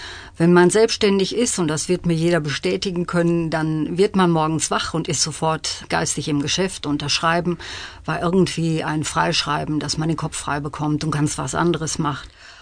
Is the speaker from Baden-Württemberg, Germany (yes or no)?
no; Bochum, North Rhine-Westphalia, Germany; now in Meinerzhagen, Germany; Ich stamme ursprünglich aus Bochum und bin 1984 mit meinem Mann zusammen nach Meinerzhagen gezogen.